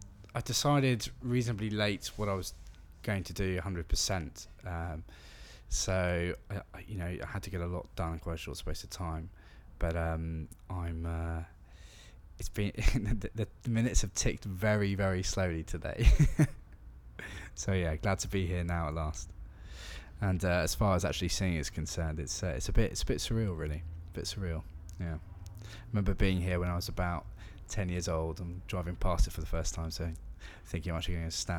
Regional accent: Wandsworth, London, United Kingdom; I'm 28 years old, and I'm from Wandsworth in London.

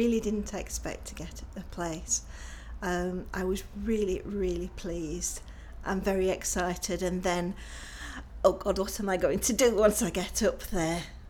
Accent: Sheffield, Yorkshire and the Humber, United Kingdom; I'm 52 years old and I'm from Sheffield.

